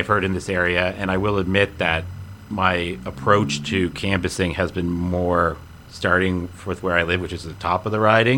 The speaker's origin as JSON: {"language": "English", "town": "Queensland", "region": "Nova Scotia", "country": "Canada", "tie": "born or raised there", "said": "I'm from Queensland, Nova Scotia, born and bred Nova Scotian."}